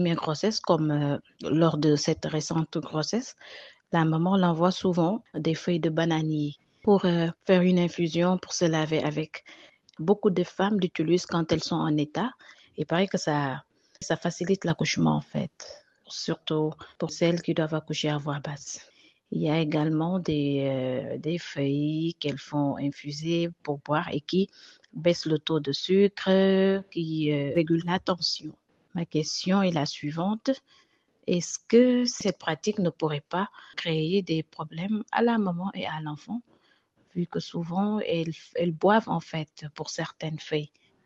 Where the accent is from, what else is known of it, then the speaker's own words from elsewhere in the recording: Ziguinchor, Senegal; j'ai 35 ans et je suis du Sénégal, plus précisément de la région de Ziguinchor, dans le sud du Sénégal.